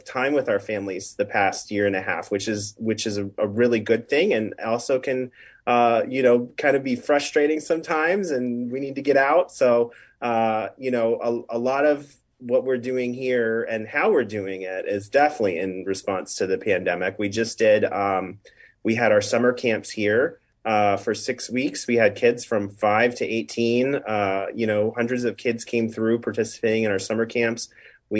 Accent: Richmond, Virginia, United States; You know, I'm from Richmond, Virginia, and I used to be the artistic director of a theater called the Firehouse Theater there.

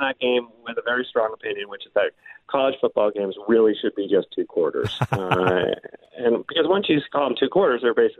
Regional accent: Massachusetts, United States; I came from Massachusetts. I was not, familiar with the school terribly much

